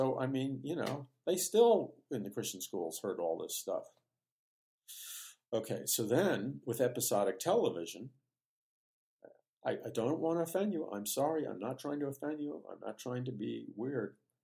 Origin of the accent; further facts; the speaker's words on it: New York City, New York, United States; I'm not easily shocked. I grew up in New York City, okay?